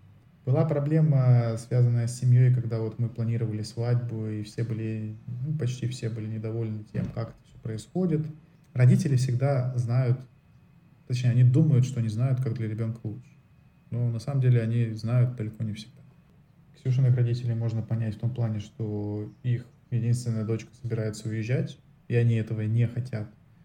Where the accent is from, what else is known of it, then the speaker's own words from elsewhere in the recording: Saint Petersburg, Russia; moved away as an adult; потому что мы из Петербурга, второго такого города в мире нет. Грубо говоря, я из как бы Питера переехал в деревушку, как бы хорошо обустроенную, чистую, безопасную, но деревушку.